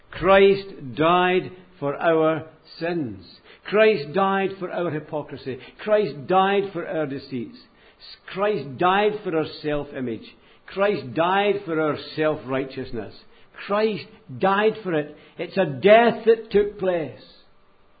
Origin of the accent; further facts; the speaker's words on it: United States; it's not a heavy book, I'm an American